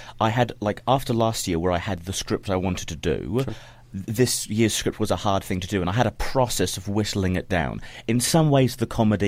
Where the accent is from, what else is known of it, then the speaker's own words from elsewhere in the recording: New Zealand; born there; I was born in New Zealand, despite my accent.